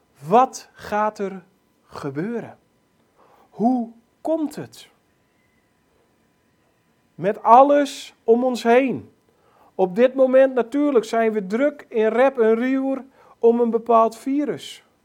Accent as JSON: {"language": "Dutch", "region": "Friesland", "country": "Netherlands", "said": "we hebben een geweldige zender bij ons in Friesland, Omroep Friesland."}